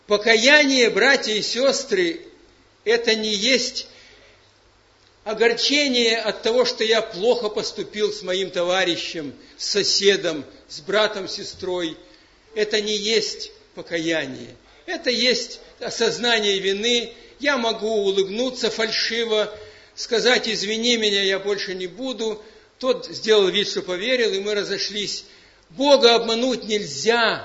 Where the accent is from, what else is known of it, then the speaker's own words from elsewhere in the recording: Ukraine; now in Russia; вчера я слышал передачу из Украины по интернету, я иногда слушаю, родная для меня страна в прошлом.